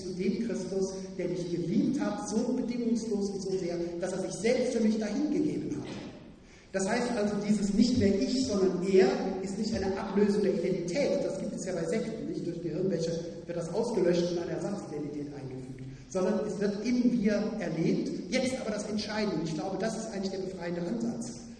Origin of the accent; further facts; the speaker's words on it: Cologne, North Rhine-Westphalia, Germany; born there; dass ich jetzt als geborener Kölner heute nicht in Köln bin, sondern im Schwabenland